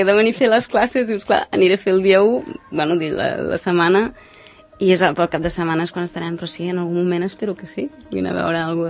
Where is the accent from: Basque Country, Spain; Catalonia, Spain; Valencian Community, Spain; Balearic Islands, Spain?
Catalonia, Spain; Sant Cugat del Vallès; Clar, jo dius, soc de Sant Cugat, però ara encara